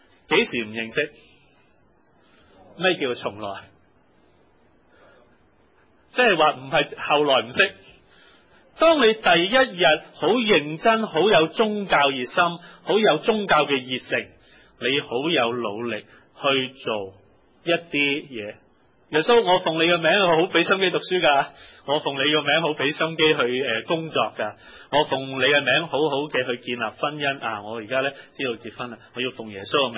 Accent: China; 我的人生会不会走回头走回条旧路，如果用我们中国人的说话。

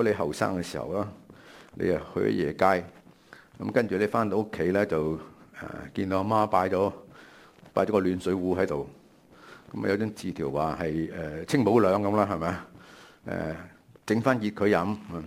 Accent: Macau; 我呢就在我是澳门出世的，所以我是澳门人。

